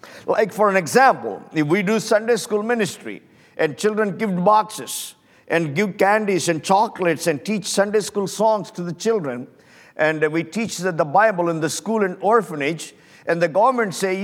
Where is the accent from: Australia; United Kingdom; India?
India; I am from India, I'm a national, and I'm reaching these masses of people